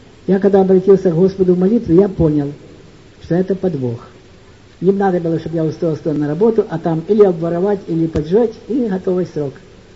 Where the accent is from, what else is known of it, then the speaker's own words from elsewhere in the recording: Voznesensk, Mykolaiv Oblast, Ukraine; Потому что я родом из Вознесенска.